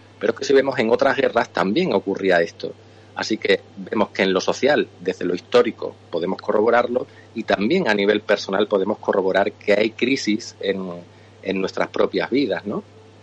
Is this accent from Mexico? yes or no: no; Extremadura, Spain; now in Seville, Spain; Sí, aquí estoy en Sevilla, aunque soy extremeño, pero llevo ya pues más de 20 años en Sevilla, así que estoy acogido aquí